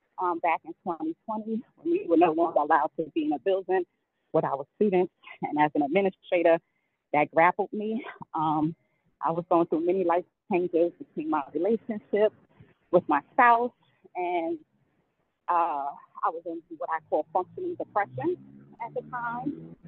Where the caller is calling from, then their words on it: Brooklyn, New York, United States; calling in from the lovely rainy Brooklyn, New York, as I walk today.